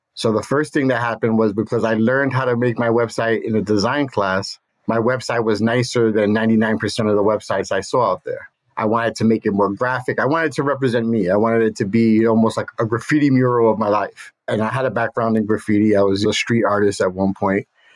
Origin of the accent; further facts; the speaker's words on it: Brooklyn, New York, United States; I grew up in East New York, Brooklyn, one of the roughest neighborhoods in New York at the time.